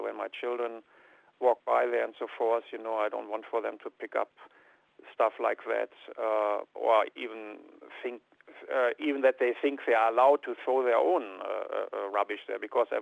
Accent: Germany; now in Aberdeen, United Kingdom; I'm in my sixth year now here in Aberdeen and in Woodside. I'm originally from Germany.

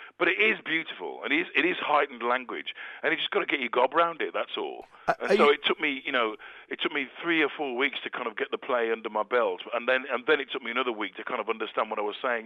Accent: Dudley, West Midlands, United Kingdom; the fact that I'm from Dudley and don't really know much about Shakespeare

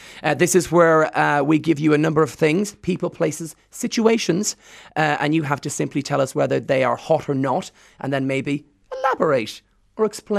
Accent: Ireland; Now, I'm Irish, so you can say what you want here.

